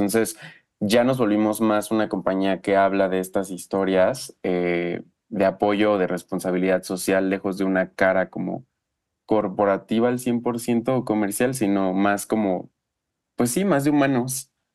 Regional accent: State of Mexico, Mexico; yo soy del Estado de México

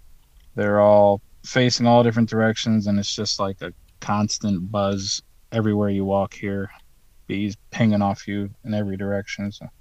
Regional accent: Oregon, United States; Oh, I'm from Oregon.

